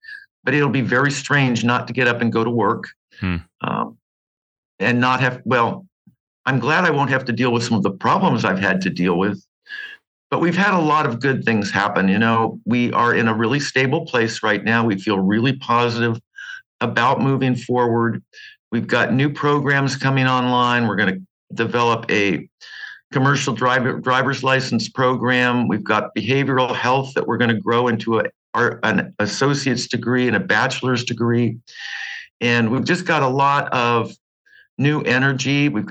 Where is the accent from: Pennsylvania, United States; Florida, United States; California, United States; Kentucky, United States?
California, United States; You know, I came up here from California in 2016. And whenever you move to a new place, it takes you a while to fit in and get to know people and feel comfortable.